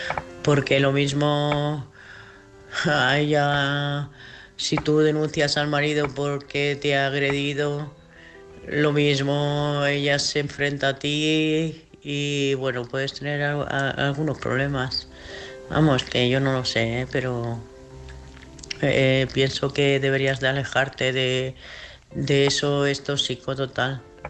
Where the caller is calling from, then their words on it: Cáceres, Extremadura, Spain; de Cáceres y bueno, pues la segunda vez que os mando un audio